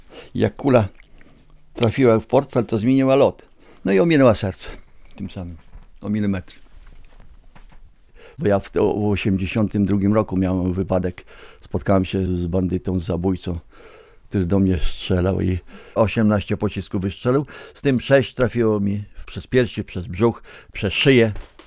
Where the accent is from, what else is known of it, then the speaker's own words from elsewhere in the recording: Patków, Masovian Voivodeship, Poland; i w Patkowie w mojej wsi przyjechał do domu zastępca komendanta